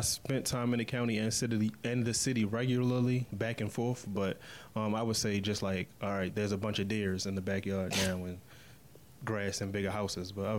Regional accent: Baltimore, Maryland, United States; I'm from Baltimore, Maryland. Yeah, right. West Side.

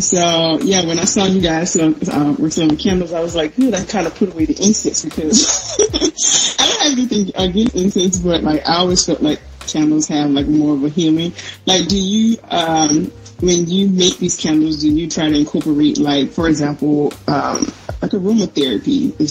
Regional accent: South Carolina, United States; now in Brooklyn, United States; I'm a transplant in Brooklyn. I'm actually from South Carolina.

